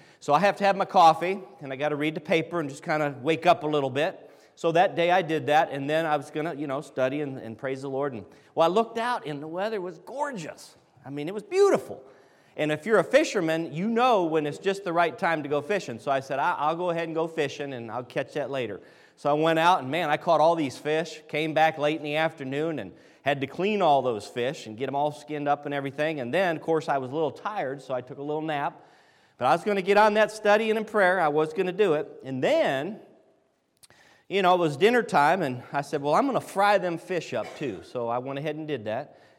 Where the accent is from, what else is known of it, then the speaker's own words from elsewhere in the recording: Medina, Ohio, United States; We're from Medina, Ohio, which is about 30 miles south of Cleveland.